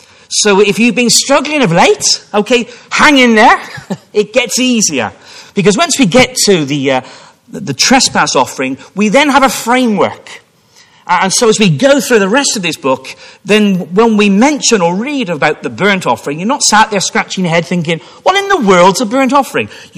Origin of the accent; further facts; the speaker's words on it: Gloucester, South West England, United Kingdom; Always remember growing up in Gloucester